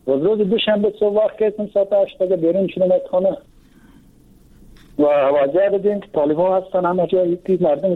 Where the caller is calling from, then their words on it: Kabul, Afghanistan; از کابل هستم، دادر باشنده کابل.